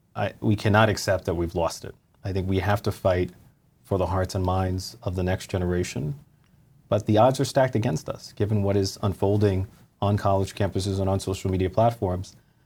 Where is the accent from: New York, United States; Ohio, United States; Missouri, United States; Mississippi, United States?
New York, United States; Bronx; I'm Black, I'm Latino, I'm gay, I'm a millennial, I'm from the Bronx.